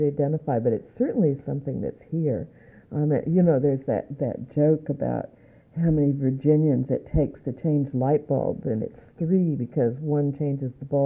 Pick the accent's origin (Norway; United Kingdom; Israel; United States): United States; Midwest; You know, I grew up in the Midwest, but I found out when you came to the South, no matter where you were from, you were Yankee if you weren't from the South.